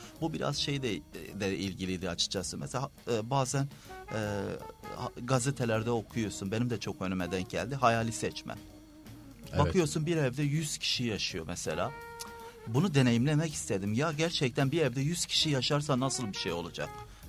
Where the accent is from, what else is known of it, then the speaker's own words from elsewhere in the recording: Diyarbakır Province, Turkey; Normalde ben zaten sakin bir yerde büyüdüm. Çocukluğum da öyle geçti. Yani köyde büyüdüm açıkçası. Sonra bir şehir merkezine geldim ama Diyarbakır Sur'da bir dönemim geçti.